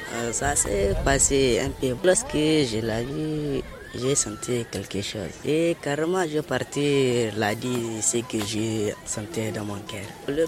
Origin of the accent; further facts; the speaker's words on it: Niamey, Niger; j'ai 18 ans, je suis en classe de 5e B, je suis de Niamey.